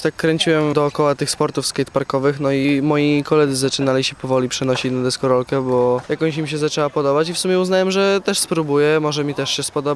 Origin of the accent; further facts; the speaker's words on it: Warmian-Masurian Voivodeship, Poland; jestem spod Olsztyna.